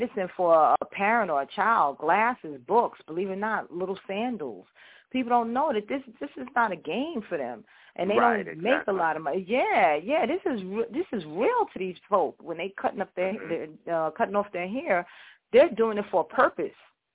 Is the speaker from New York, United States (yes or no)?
yes; Brooklyn, New York, United States; I'm actually from Brooklyn. I'm from Williamsburg.